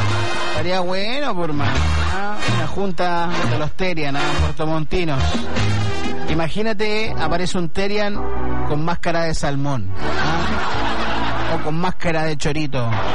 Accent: Chile; Como buen chilenos, como buen chileno, que copiamos todo.

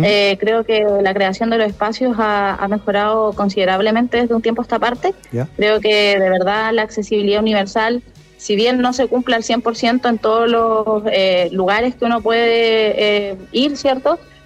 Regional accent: Temuco, Araucanía, Chile; now in Santiago, Chile; También obviamente viajo a mi casa, yo soy de Temuco, sí, pues. Entonces yo actualmente estoy acá en Santiago

